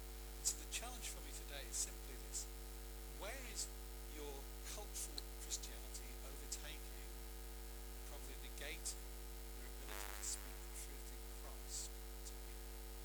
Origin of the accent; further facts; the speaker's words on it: Melbourne, Victoria, Australia; We're from Melbourne.